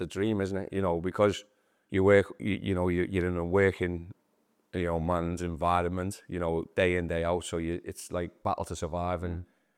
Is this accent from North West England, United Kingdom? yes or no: yes; Liverpool, North West England, United Kingdom; I grew up in Toxteth, and everyone, when you say Toxteth, where you're from, and you go Toxteth, they go, ooh, and you're like, oh, that's my home.